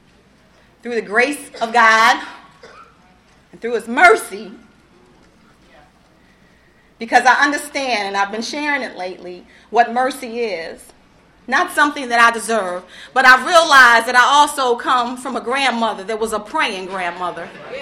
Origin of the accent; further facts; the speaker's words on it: Newark, New Jersey, United States; I'm from Newark, New Jersey. Love Prince Street Projects. They're not there anymore.